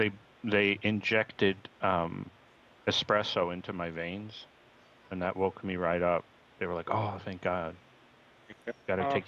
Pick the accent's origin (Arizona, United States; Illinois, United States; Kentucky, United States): Illinois, United States; Chicago; Yeah, I grew up in Chicago and we couldn't wear purple to school because it was a gang color.